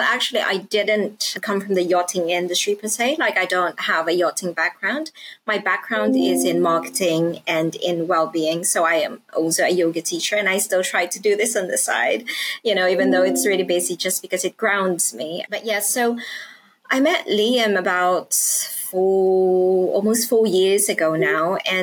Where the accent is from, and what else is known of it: Japan; now in United Kingdom